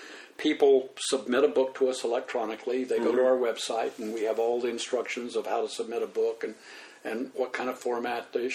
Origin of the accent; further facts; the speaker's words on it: North Carolina, United States; now in New York City, United States; And I'm actually from Wilkes County, just a little over that way.